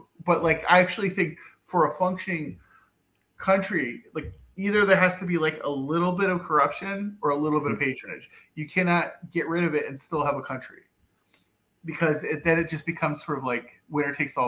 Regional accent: Pennsylvania, United States; but I come from Pennsylvania, it's sort of a very traditional like Democrat versus Republican state.

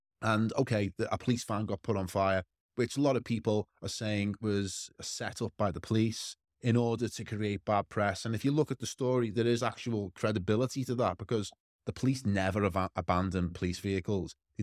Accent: Kirkby, North West England, United Kingdom; And I'm from Kirby, which is within Knowsley.

